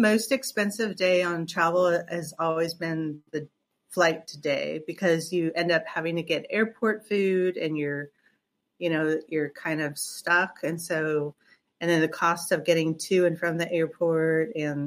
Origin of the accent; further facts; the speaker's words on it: California, United States; And I'm from California. I'm now, it seems like, on this Eastern Standard Time zone.